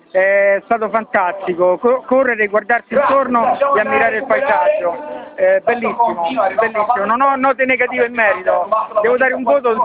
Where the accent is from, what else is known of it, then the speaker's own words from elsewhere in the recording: Rome, Lazio, Italy; vengo da Roma